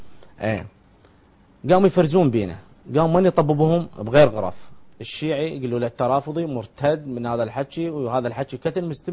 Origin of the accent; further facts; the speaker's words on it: Nasiriyah, Dhi Qar, Iraq; طلعنا احنا ولد من الناصرية